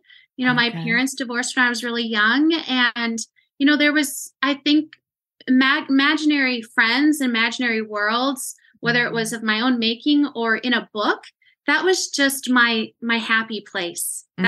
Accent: Montana, United States; some people are really convinced that I was not from Montana, but I was from down south

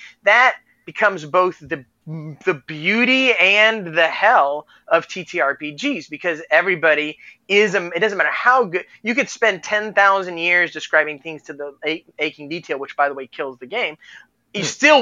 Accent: Texas, United States; I remember the first time I ever saw the Mississippi, I'm from Texas.

